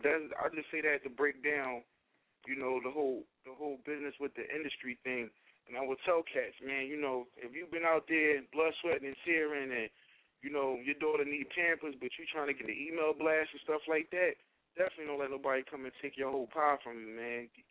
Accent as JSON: {"language": "English", "town": "Philadelphia", "region": "Pennsylvania", "country": "United States", "said": "I'm from Philly, but I pay homage, man."}